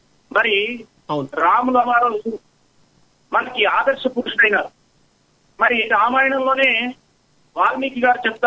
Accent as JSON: {"language": "Telugu", "town": "Hindupur", "region": "Andhra Pradesh", "country": "India", "said": "నాది హిందూపుర గ్రామం."}